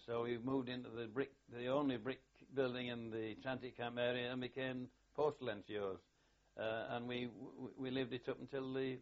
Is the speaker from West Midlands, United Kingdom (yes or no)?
no; Hull, Yorkshire and the Humber, United Kingdom; a rail warrant to my hometown of Hull.